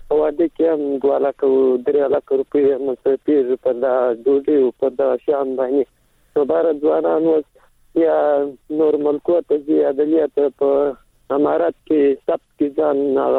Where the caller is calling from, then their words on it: Helmand, Afghanistan; سلام د هلمند سره